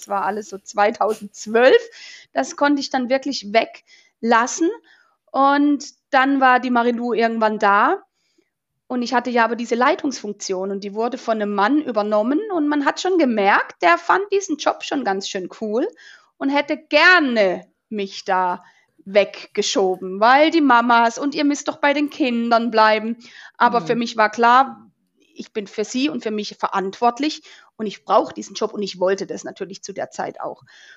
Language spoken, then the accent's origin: German; Baden-Württemberg, Germany; Ich komme aus Süddeutschland, Katharina, nicht Bayern, aber Baden-Württemberg. Ich komme vom Kaiserstuhl, einer Weingegend. Ich sag immer, ich bin Wein, so bin ich aufgewachsen.